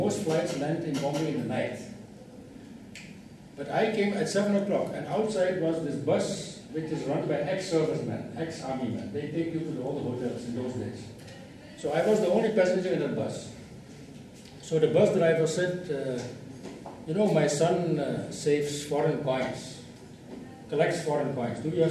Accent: Netherlands; moved away as an adult; now in India; I come from Holland

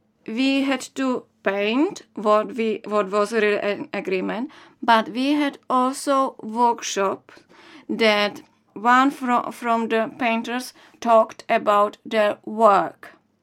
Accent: Czechia; moved away; also born or lived in United Kingdom; I am originally from the Czech Republic. I had been living in the UK for 9 years.

